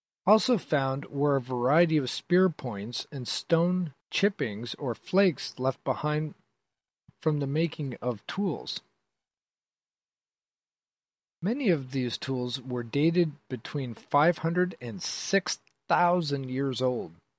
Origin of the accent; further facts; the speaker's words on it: Queensland, Nova Scotia, Canada; The idea of my hometown before modern times always fascinated me. This was probably one of my driving forces to do so much exploring. Queensland is many miles from the closest city.